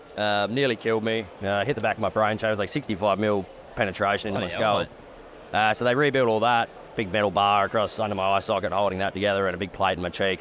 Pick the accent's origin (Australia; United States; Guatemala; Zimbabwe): Australia; Outback; I'm from Outback Australia originally. Parents were open miners out of Minterby.